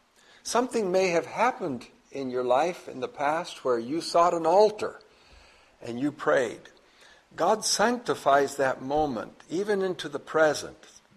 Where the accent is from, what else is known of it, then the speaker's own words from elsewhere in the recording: Bolivia; It was in Bolivia. I was born and raised in Bolivia.